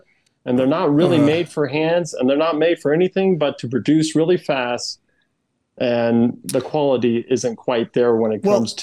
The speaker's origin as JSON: {"language": "English", "region": "Arizona", "country": "United States", "said": "I'm from Arizona, so the sweating part we know"}